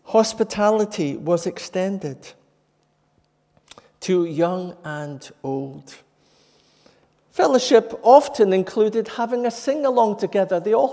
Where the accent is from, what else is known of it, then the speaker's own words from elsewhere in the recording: Scotland, United Kingdom; The church I was brought up in the Brethren and in the northeast of Scotland